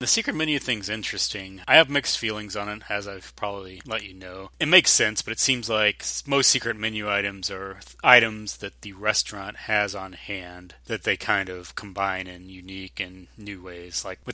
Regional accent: Texas, United States; I'm familiar with Sonic from my current location and growing up in Texas.

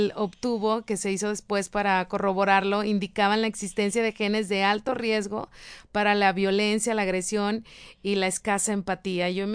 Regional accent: Tamaulipas, Mexico; now in Monterrey, Mexico; Yo lo experimenté del tiempo que yo tengo acá en Monterrey, que ya lo había compartido, que soy de Tamaulipas.

